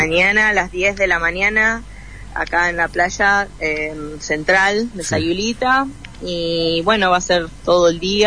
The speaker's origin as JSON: {"language": "Spanish", "country": "Argentina", "moved": "yes", "lives_now": "United States", "said": "Bien, y yo la verdad que me fui de Argentina hace 2 años a vivir a Estados Unidos"}